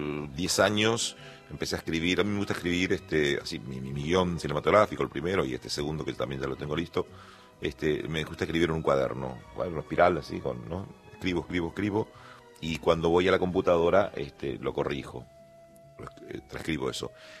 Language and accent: Spanish; San Bernardino, Cordillera, Paraguay; San Bernardino queda a unos 50 kilómetros nada más. Bien, allá todo chico, entonces bien cerca, es donde está el lago de Pacaraí. Ahí nací.